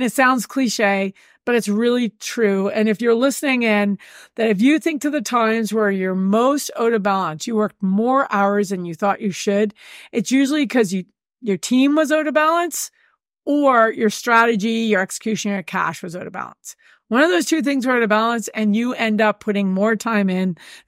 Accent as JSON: {"language": "English", "town": "Whistler", "region": "British Columbia", "country": "Canada", "tie": "born or raised there", "said": "I was born and raised in Whistler, British Columbia."}